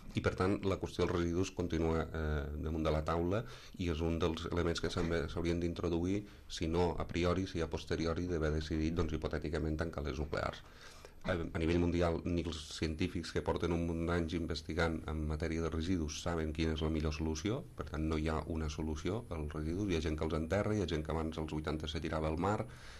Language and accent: Catalan; Vandellòs, Catalonia, Spain; jo ho dic perquè sóc de Vandellòs i aquesta situació la vaig viure més o menys de prop